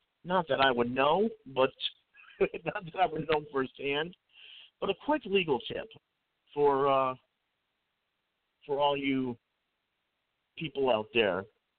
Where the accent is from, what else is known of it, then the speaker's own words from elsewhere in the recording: Connecticut, United States; And here in my home state of Connecticut, Lamont the Lame, Governor Ned Lamont, sworn in as the 89th governor of Connecticut.